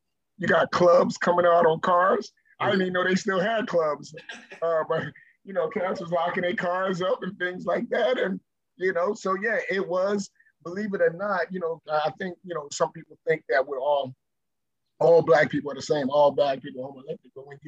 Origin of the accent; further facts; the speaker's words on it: Philadelphia, Pennsylvania, United States; You know, so folks know I'm from North. So they wanted to know, like, are we going from Montgomery County to North Philly?